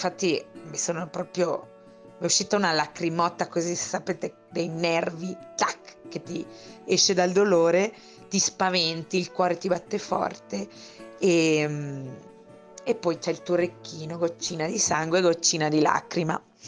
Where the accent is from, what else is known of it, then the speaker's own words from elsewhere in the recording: Switzerland; da buona svizzera ormai gli orari sono molto inculcati